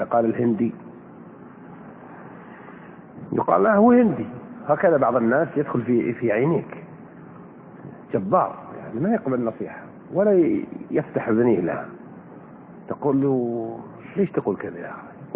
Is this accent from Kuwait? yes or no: yes; Kuwait; قلت ترى انا من الكويت